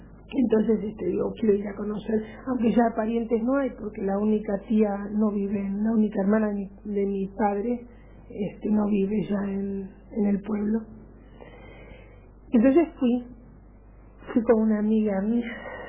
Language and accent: Spanish; Buenos Aires, Argentina; yo soy de Buenos Aires, vengo acá porque quería ver el pueblo de mi mamá